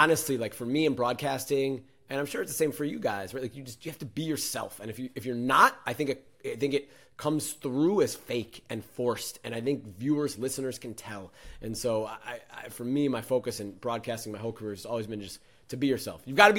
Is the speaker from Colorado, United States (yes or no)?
no; Chicago, Illinois, United States; American broadcasting that I grew up in Chicago listening to, watching, you know, Michael Jordan and the Chicago Bulls, and watching the Cubs, and watching the Bears, and watching the Fire.